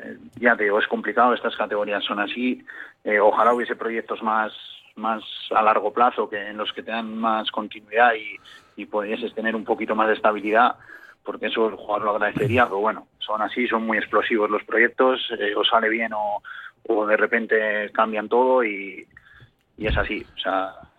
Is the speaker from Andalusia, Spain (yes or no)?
no; Muskiz, Basque Country, Spain; also born or lived in Santander; Pero, o sea, siempre he vivido en Múzquiz y, o sea, yo me siento de Múzquiz, mi pueblo es Múzquiz.